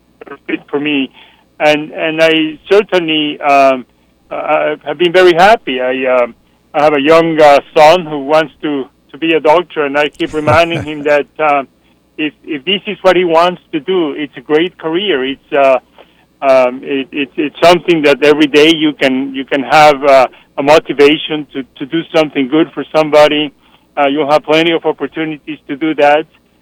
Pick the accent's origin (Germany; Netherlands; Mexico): Mexico; English is a second language; moved away as an adult; now in Houston, United States; Well, I'm originally from Mexico, and I started my career in Mexico. I did my medical school there, and then I came to Houston to do my training in hematology initially